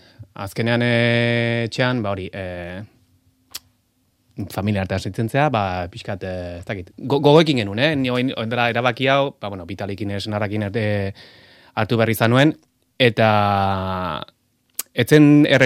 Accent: Pasaia, Basque Country, Spain; pasaia, bueno, txikia da, baina ni pasaitarra naiz, eta azkenean hor ondo sentitzen naiz.

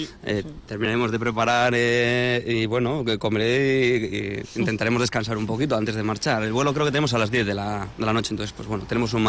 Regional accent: Vitoria-Gasteiz, Basque Country, Spain; De los 5 compañeros que salimos de aquí, de España, 4 de nosotros somos de Vitoria y de la Diputación de Álava.

